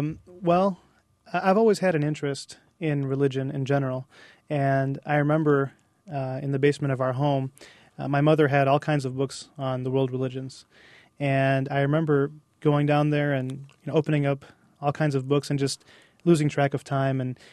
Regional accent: East Lansing, Michigan, United States; I was born in East Lansing, Michigan. And my father is a professor at Michigan State University. And even though I was raised in East Lansing

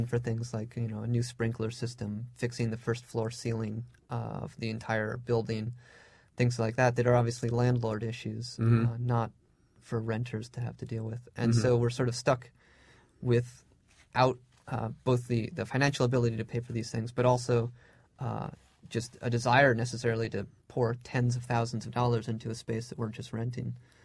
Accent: New Haven, Connecticut, United States; I hail from New Haven, Connecticut, which started in the mid-'80s, made a huge push to become an arts and cultural center.

